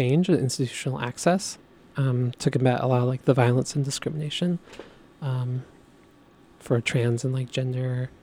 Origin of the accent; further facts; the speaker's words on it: Washington, United States; now in Spokane, United States; I'm from the Tri-Cities, but I've lived in Spokane off and on for a while now.